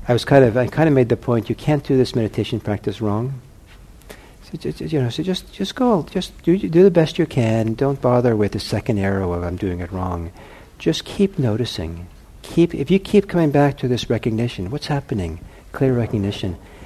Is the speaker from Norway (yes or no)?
yes; Norway; also born or lived in Italy; And I'm from Norway, right? So I don't know. And I lived in Italy growing up.